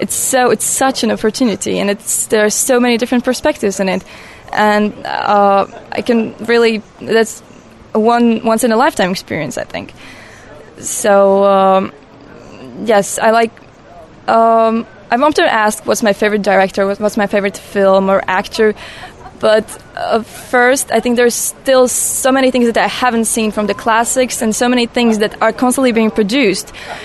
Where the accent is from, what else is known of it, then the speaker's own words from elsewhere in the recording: Latvia; and I'm from Latvia. I'm 19 years old, and basically I'm starting my last year of high school right now.